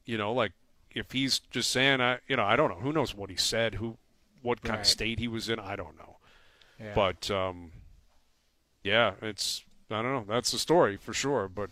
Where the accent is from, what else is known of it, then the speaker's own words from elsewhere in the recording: Canada; I'm Canadian